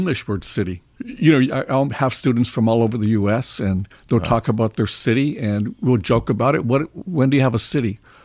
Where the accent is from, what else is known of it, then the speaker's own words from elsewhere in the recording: Los Angeles, California, United States; I went to university, local Cal State Los Angeles. I grew up in East LA, and that was the nearest university.